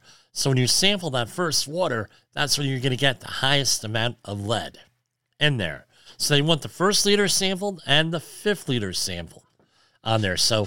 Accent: Woodridge, Illinois, United States; where I grew up in Woodridge, the contractors in that neighborhood put in lead effluent pipes and sewage pipes.

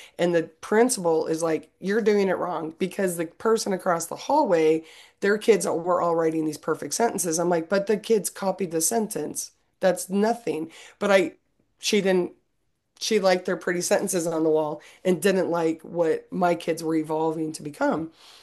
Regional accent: Tucson, Arizona, United States; I'm from Tucson, Arizona, but I ended up at Florida State University for my undergrad.

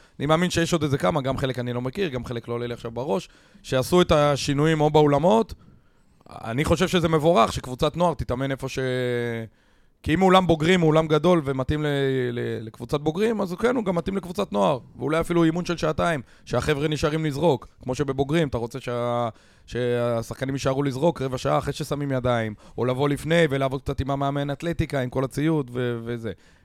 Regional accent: Holon, Tel Aviv District, Israel; גם בתור מאמן וגם בתור חולוני

